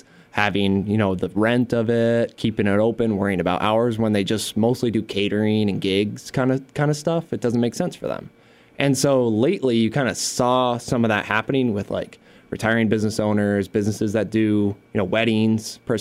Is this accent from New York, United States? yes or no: yes; Syracuse, New York, United States; I'm from New York, not the city, upstate, mm-hmm. Syracuse, kind of along the 90 corridor. And I went to school in Potsdam, New York, which is way upstate, like by Canada.